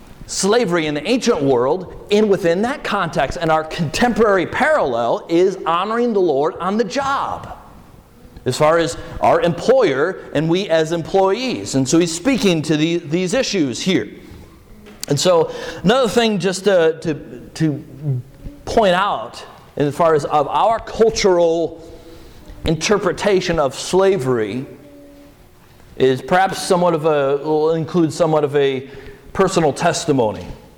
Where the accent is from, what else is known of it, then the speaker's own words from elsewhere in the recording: Chicago, Illinois, United States; from Milwaukee or Chicagoland area, as I grew up. One of the fascinating things that I observed in growing up in the Chicagoland area